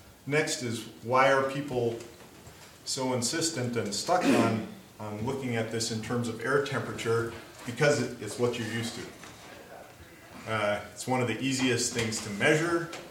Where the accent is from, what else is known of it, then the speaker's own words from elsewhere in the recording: Crookston, Minnesota, United States; Crookston, Minnesota is my hometown, and that used to have the coldest wind chill in the lower 48.